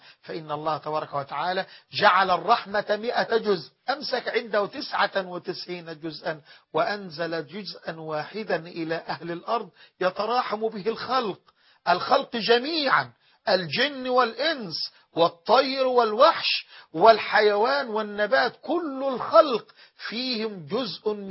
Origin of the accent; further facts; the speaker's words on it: Egypt; وفي بلادنا مصر